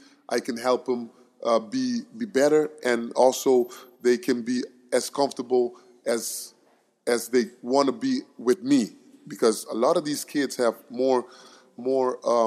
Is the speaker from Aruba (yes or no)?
yes; Aruba; I was growing up in Aruba, I always had a dream, and I wanted to be a soccer player.